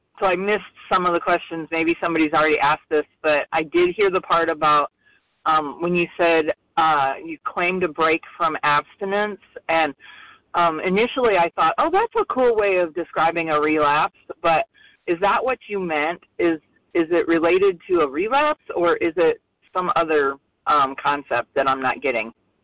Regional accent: Illinois, United States; from Illinois

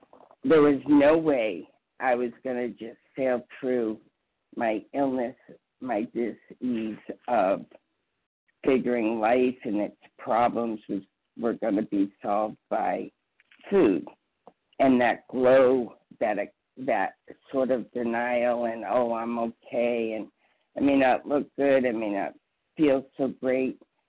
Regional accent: New Hampshire, United States; I'm from New Hampshire

